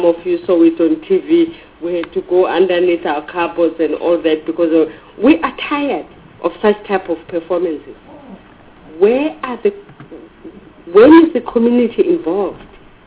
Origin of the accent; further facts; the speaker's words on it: Soweto, Gauteng, South Africa; I come from Soweto in Shaweda, and I do frequent Limpopo and Zululand.